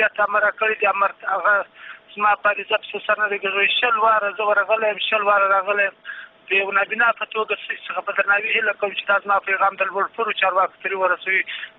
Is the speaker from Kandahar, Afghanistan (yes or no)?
yes; Kandahar, Afghanistan; زه د کندهار ولایت څخه یو تن